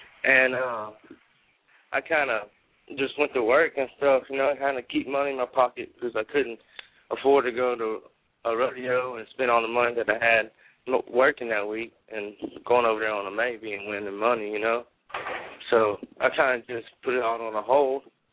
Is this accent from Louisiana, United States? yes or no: yes; Johnson Valley, Louisiana, United States; Yeah, I grew up in Johnson Valley, Louisiana, right okay. By the Texas line, the Gulf of Mexico, down there at the bottom of a parish called Cameron Parish.